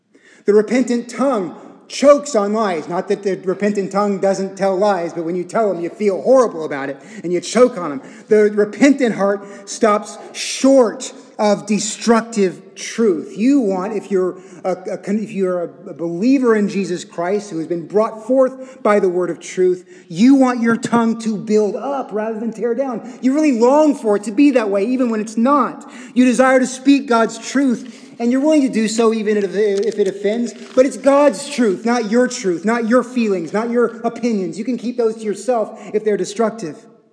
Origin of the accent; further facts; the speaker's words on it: Texas, United States; I know I'm from Texas, but I don't know much about horses.